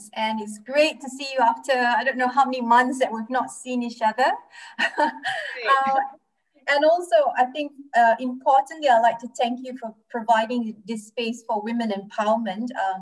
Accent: Penang, Malaysia; So I grew up in Penang, and interestingly, I grew up with very strong women

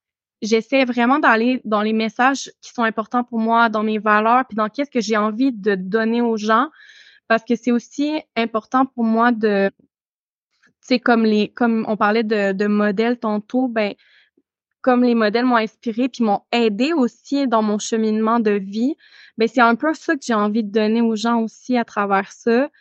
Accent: Quebec, Canada; je suis pas uniquement autochtone, tu sais, je suis pas uniquement Huron-Wendat, tu sais, je suis québécoise

